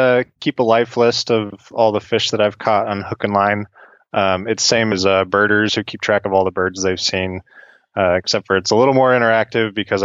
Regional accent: Illinois, United States; Central Illinois.

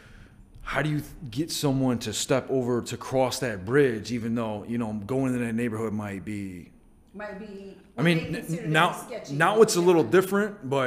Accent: Chicago, Illinois, United States; Rogers Park. Devon Avenue, the best food in the city.

